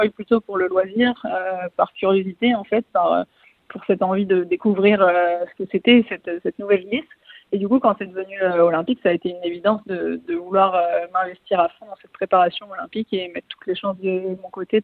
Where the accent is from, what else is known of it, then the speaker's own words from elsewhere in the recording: Les Sables-d'Olonne, Pays de la Loire, France; Eh ben moi j'ai grandi au Sables d'Olonne, donc dans une petite ville qui est quand même très orientée vers la mer.